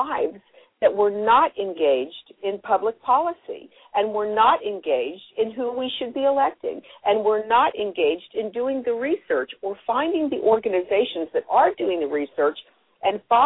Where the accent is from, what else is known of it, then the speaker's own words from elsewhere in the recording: United States; And as Americans, we are fast approaching, you know, we're 1 year away from the elections.